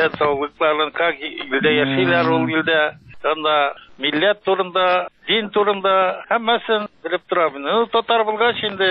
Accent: Küsäk, Bashkortostan, Russia; born there; Мин Башкортстанда тудым, Аурғазинский районында, авыл Күсәк авылында.

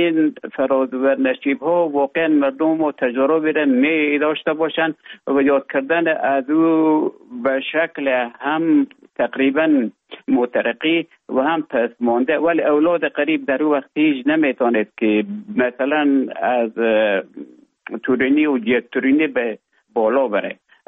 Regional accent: Afghanistan; moved away as an adult; also born or lived in Russia; now in Finland; ما در افغانستان بودم. بعد از ای که از افغانستان طالبان آمدن به اوج گذاره ما کمک مشکل بود و آمدم به طرف های روسیه و از روسیه آمدم به ایجه بفنلان.

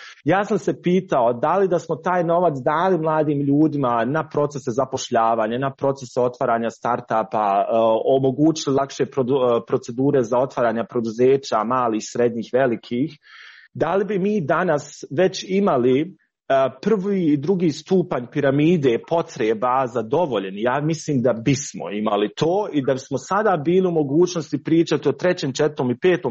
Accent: Bosnia & Herzegovina; to je bio moment kada sam se ja kao Bosanac i Hercegovac osjetio postiđenim.

